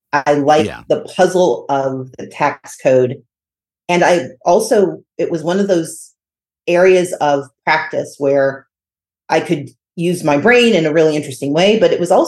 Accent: Mississippi, United States; I love my home state. I love Mississippi.

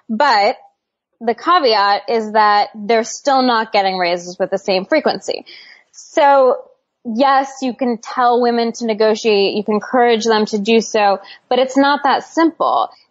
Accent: Seattle, Washington, United States; I had a privileged upbringing. I grew up in Seattle. It's sort of a liberal utopia.

